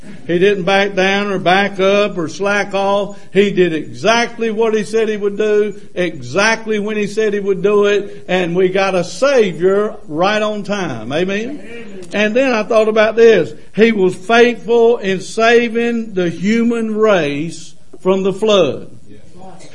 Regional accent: Lancaster, South Carolina, United States; Now, I'm from Lancaster, South Carolina. I was educated in South Carolina.

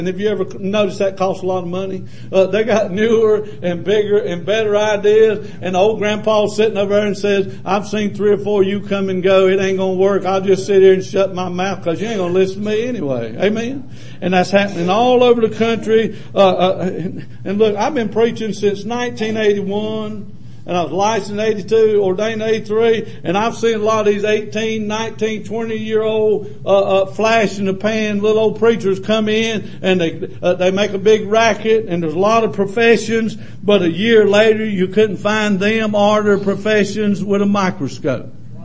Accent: Lancaster, United States; And I'm from Lancaster. We have to do that redneck.

